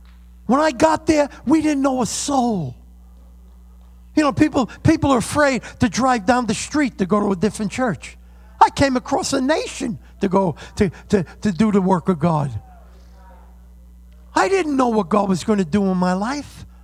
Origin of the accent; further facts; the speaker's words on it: New York, United States; now in California, United States; See, I'm a New Yorker by heart. My body may be in California, but my heart's here.